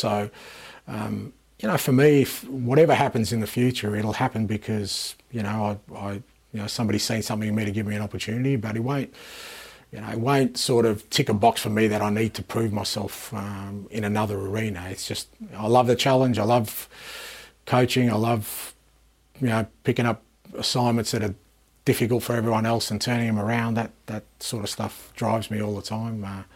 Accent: Australia; growing up in Australia

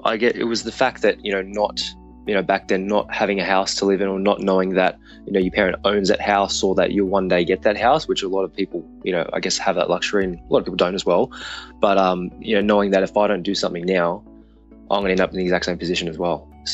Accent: Mount Druitt, New South Wales, Australia; also born or lived in Western Sydney; So I grew up in Western Sydney in a suburb called Mount Druitt, which a lot of people probably have heard about, not being the most flashiest place.

